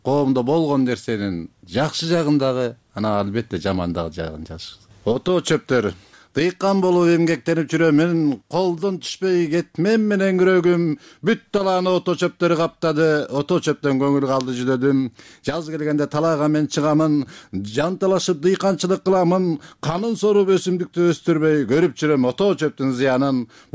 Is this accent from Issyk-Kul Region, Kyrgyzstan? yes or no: yes; Jengish, Issyk-Kul Region, Kyrgyzstan; Сыкылуу облусунун Жетиөгүз районунун Жеңиш деген айылынан келдим.